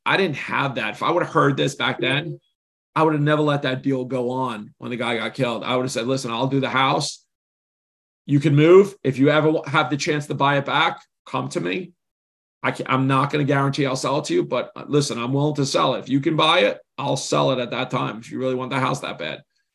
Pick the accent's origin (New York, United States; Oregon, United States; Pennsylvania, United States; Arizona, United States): New York, United States; now in Delaware, United States; I was in Delaware from New York.